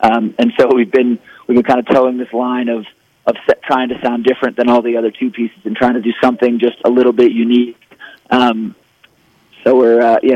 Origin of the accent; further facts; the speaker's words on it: East Coast, United States; moved away as an adult; now in Boulder, United States; I'm from the East Coast originally. I moved out here for college